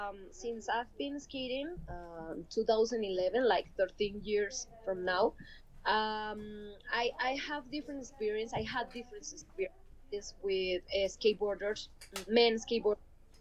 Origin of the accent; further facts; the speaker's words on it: Bogotá, Colombia; English is a second language; I'm 27 years old. I'm from Colombia, Bogota, Colombia.